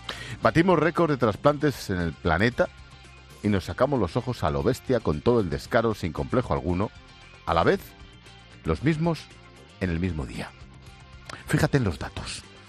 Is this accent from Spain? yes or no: yes; Spain; El 20% somos españoles.